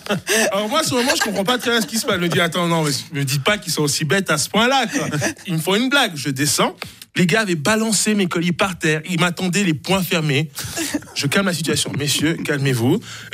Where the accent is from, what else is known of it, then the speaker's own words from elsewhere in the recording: Neuchâtel, Switzerland; Et là où j'ai grandi, dans le ghetto neuchâtelois